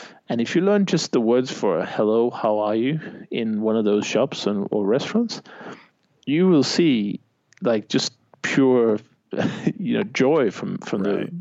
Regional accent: Denmark; English is a second language; if you go to somewhere like Denmark, just as an example, my home country, 6 million people, so it's tiny.

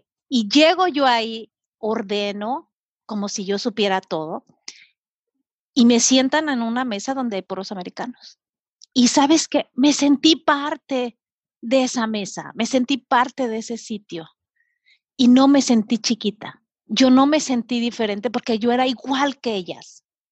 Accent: Mexico; yo hablo inglés como mexicana, porque pues soy mexicana, lo aprendí de adulta

